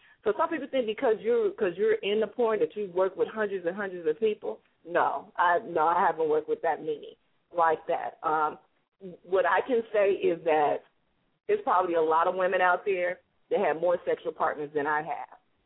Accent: Chicago, Illinois, United States; I'm originally from Chicago.

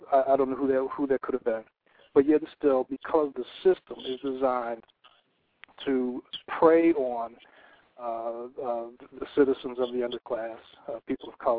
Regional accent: Cleveland, Ohio, United States; You know, and I grew up in Cleveland, Ohio, which boasted the first black mayor of a major American city.

